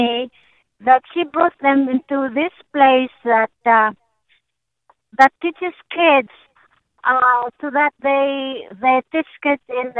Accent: Philippines; everybody in the family is Catholic because we're from the Philippines.

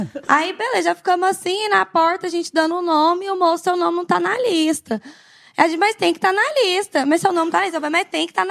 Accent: Goiânia, Goiás, Brazil; Eu sou de Goiânia.

